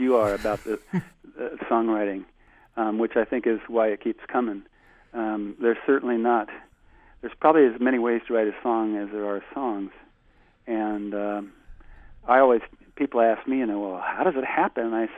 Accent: India; also born or lived in Northwest US; now in United States; You know, I moved from the Northwest and mountainous areas. We had Hindman Peak always on our horizon, and before that I grew up in India, and we always had the Himalayas on our horizon. So moving to Wisconsin

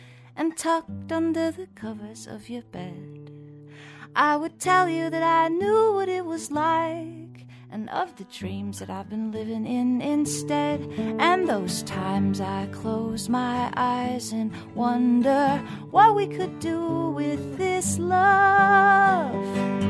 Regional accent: Burlington, Ontario, Canada; in the middle of a place called Mount Nemo, where I grew up in Burlington

